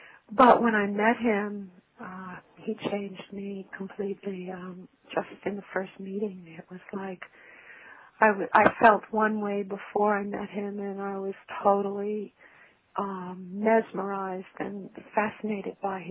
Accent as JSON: {"language": "English", "town": "New York City", "region": "New York", "country": "United States", "tie": "born or raised there", "said": "when I was a small child, I grew up in New York City, in Brooklyn, New York City. And I was born into a Jewish family there, a rather poor Jewish family, actually."}